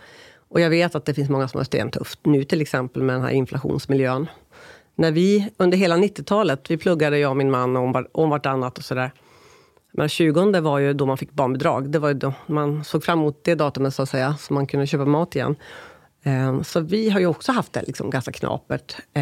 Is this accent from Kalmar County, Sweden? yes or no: no; Lycksele, Västerbotten County, Sweden; also born or lived in Koppom / Avesta; Jag föddes i Lycksele. Sen jag var ganska liten flyttade jag till ett samhälle, Koppom, utanför Arvika, 6 år, i Värmland. Sen bodde jag i Avesta i 4 år, i långstadiet. Sen flyttade jag tillbaka, eller ja, det låter som jag flyttade runt själv, men familjen till Lycksele, som mellanstadiet och högstadiet.